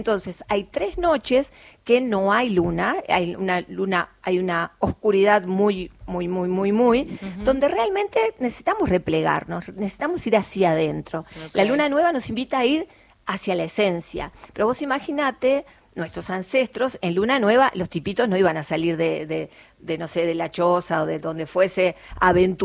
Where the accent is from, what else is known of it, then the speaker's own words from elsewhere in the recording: Uruguay; now in Argentina; Yo soy uruguaya, amo mi país